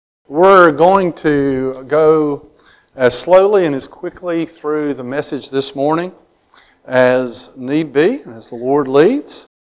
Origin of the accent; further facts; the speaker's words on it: the South, United States; I love the word reckon. I use that word a lot growing up in the South.